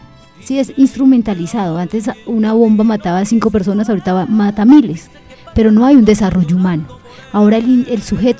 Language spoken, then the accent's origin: Spanish; Colombia; lo que somos como colombianos